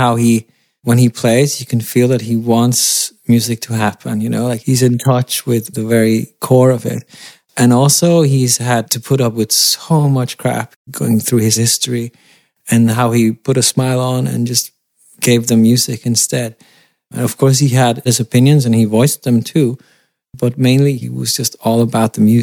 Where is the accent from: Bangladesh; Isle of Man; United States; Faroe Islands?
Faroe Islands; I'm from the Faroes